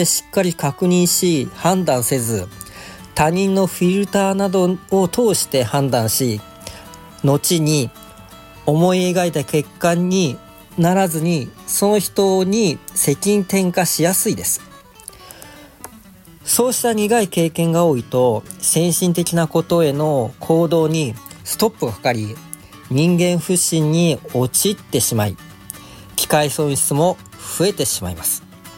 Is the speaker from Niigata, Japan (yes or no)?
yes; Nagaoka, Niigata, Japan; 長岡生まれ長岡育ちで、コルガダオの Web3 おじさん、